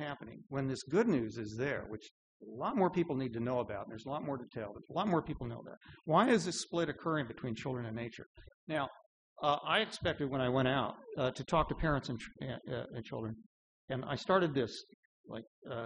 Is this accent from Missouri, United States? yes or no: yes; Raytown, Missouri, United States; It's tough for the kids growing up in the house that I grew up in Raytown, Missouri, to go outside and play in those woods